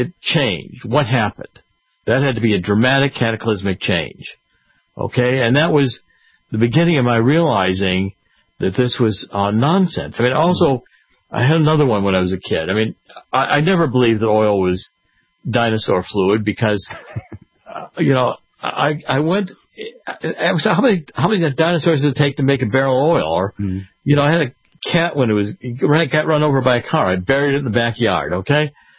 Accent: Cleveland, Ohio, United States; you know, I was raised in Cleveland. Well, Cleveland had a great natural history museum

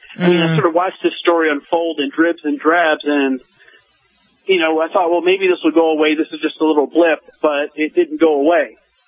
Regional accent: United States; they don't see a lot of black Americans. So often people assume I'm South African or from some place other than America.

